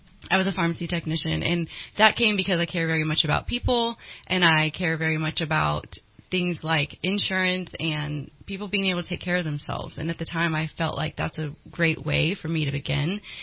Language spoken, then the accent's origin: English; Reading, United States; I was raised in Reading, and I love living here.